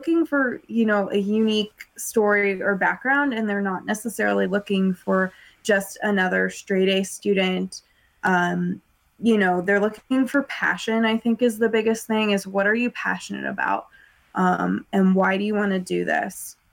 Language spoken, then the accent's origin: English; Colorado, United States; So I went to school in North Carolina and Duke, and I'm from Colorado.